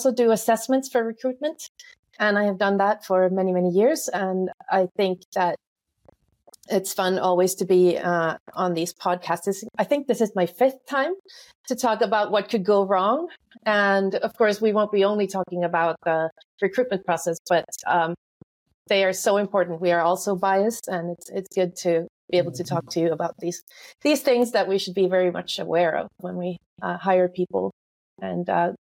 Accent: Finland; English is a second language; I am from Finland. I live in Finland at the moment as well.

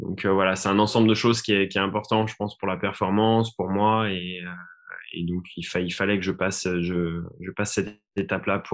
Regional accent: Thonon-les-Bains, Auvergne-Rhône-Alpes, France; Alors moi je viens de Haute-Savoie, donc je suis né à Thonon-les-Bains, au bord du lac Léman, et entre lac et montagne.

